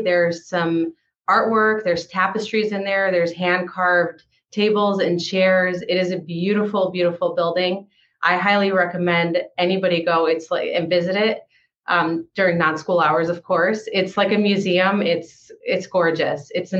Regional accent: Dearborn, Michigan, United States; I was living in Dearborn at the time. I grew up in Dearborn.

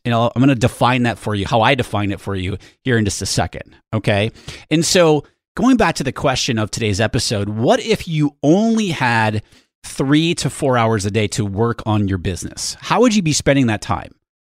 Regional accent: New Hampshire, United States; now in San Diego, United States; I do not miss the New Hampshire winters. San Diego today, nice and sunny, 65 degrees. That's why I live here.

